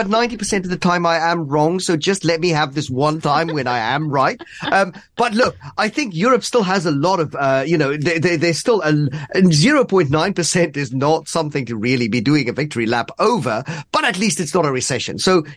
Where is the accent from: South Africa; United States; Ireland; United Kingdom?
South Africa; But I grew up in South Africa. We don't get a lot of snow out there.